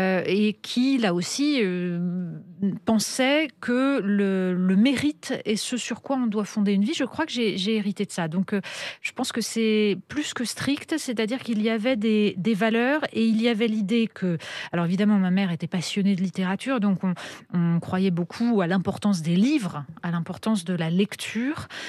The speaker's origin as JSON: {"language": "French", "town": "Deuil-la-Barre", "region": "Île-de-France", "country": "France", "tie": "born or raised there", "also_born_or_lived": "Paris", "said": "Je suis née à Paris, mais j'ai grandi à Deuil-la-Barre."}